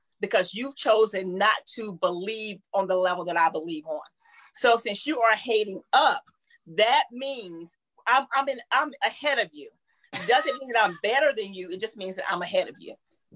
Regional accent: North Carolina, United States; when I relocated here from North Carolina, my accent was a lot thicker than it is now.

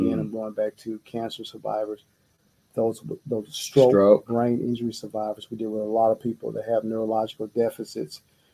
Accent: Atlanta, Georgia, United States; family members are here in Atlanta, East Atlanta, Decatur, around South Side, West Side, et cetera. We're from Atlanta. We come from meager beginnings.

